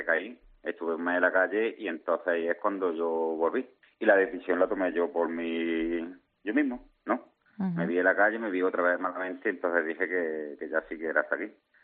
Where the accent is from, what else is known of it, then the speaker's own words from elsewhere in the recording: Jaén, Andalusia, Spain; yo soy natal de Jaén y hice el programa en Huelva.